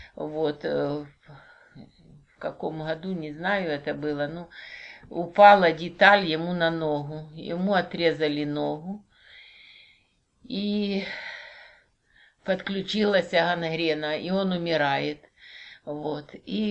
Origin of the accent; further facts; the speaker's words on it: Kropyvnytskyi, Kirovohrad Oblast, Ukraine; Мы коренные жители Кировограда.